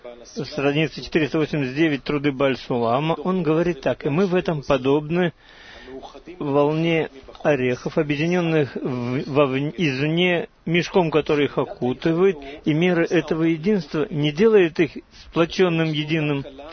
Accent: Jerusalem, Jerusalem District, Israel; Я из Иерусалима. Я учительница.

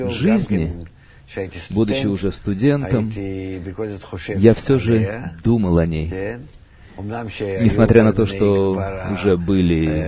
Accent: Vitebsk, Vitebsk Region, Belarus; born there; moved away as an adult; also born or lived in Saint Petersburg, Russia; Через 3-4 года я уехал из моего маленького городка, где я родился, из Витебска. Это такой маленький городок, где раньше жили одни евреи, приблизительно четверть миллиона жителей.

